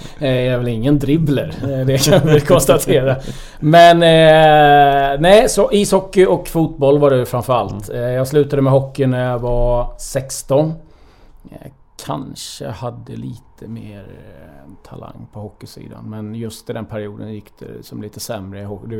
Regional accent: Håvslätt, Jönköping County, Sweden; Så att en bit utanför Jönköping där växte jag upp. Jaha. I Håvslätt

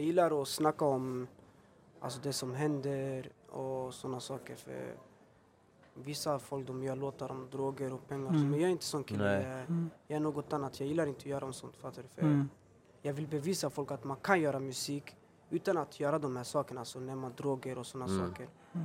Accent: Örebro, Örebro County, Sweden; also born or lived in Stockholm; Örebro, det är en vacker stad. Jag har bott där nästan hela mitt liv, fast jag är född här i Stockholm.

